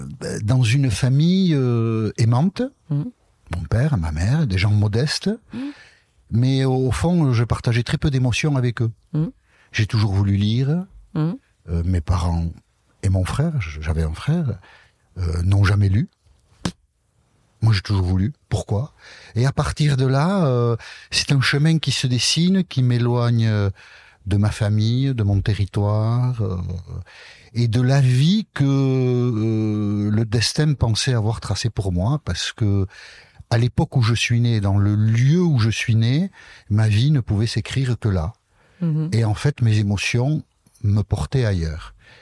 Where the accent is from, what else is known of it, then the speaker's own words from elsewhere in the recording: Nouvelle-Aquitaine, France; je suis originaire du Pays Basque. J'ai 63 ans.